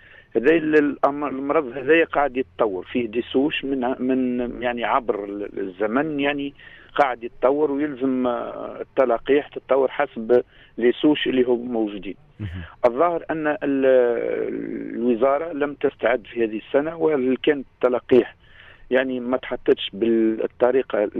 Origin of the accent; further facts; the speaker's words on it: Tunisia; بالنسبة لنا احنا كمواطن تونسي ديما عندنا هذه الرهبة والخوف